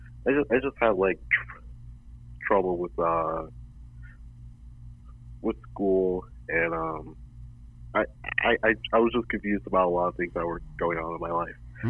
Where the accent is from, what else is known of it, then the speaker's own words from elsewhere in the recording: New Jersey, United States; New Jersey.